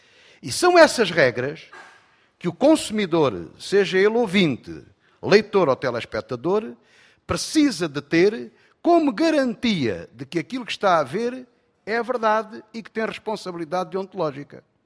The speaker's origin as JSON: {"language": "Portuguese", "region": "Alentejo", "country": "Portugal", "said": "como bom alentejano falo sentado"}